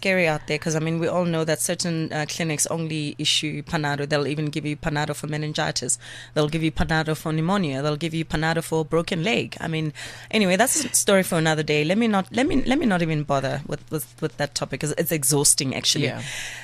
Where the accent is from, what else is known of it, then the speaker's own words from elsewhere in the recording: Pimville, Gauteng, South Africa; I'm from Pimville, and you know, there's a close clinic there